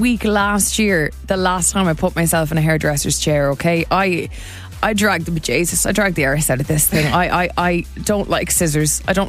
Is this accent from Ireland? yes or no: yes; Ireland; I'm an Irish person.